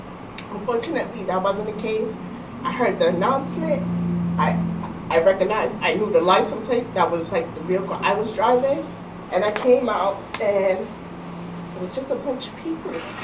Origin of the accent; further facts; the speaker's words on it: New York, United States; now in Waterbury, United States; I have no family in Waterbury. We're from New York.